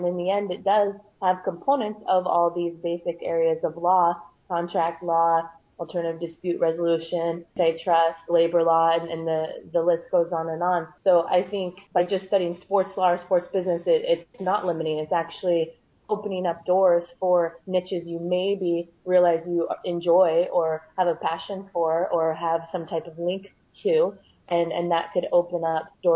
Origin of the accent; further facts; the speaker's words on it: Seattle, Washington, United States; So I'm from Seattle originally and went to college back there at Pacific Lutheran University